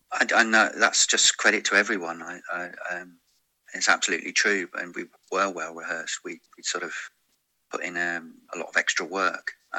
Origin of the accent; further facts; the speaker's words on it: Dartmouth, South West England, United Kingdom; also born or lived in Brighton; now in Totnes, United Kingdom; Well, I mean, I grew up actually in Dartmouth